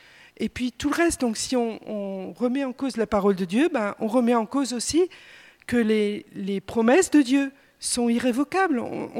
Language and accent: French; France; Quand ils nous voyaient marcher dans les rues de Jérusalem pendant la marche, en tant que Français, c'était lourd